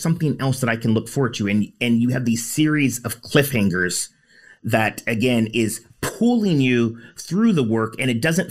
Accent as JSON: {"language": "English", "country": "United States", "tie": "born or raised there", "said": "You know, I grew up in the States and elementary school"}